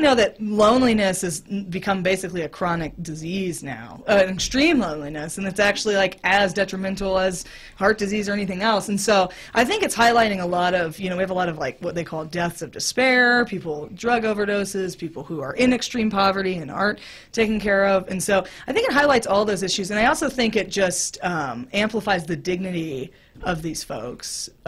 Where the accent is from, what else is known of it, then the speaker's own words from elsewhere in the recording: San Antonio, Texas, United States; but I grew up in San Antonio, and so when I was in college, I would go to this type of event in San Antonio.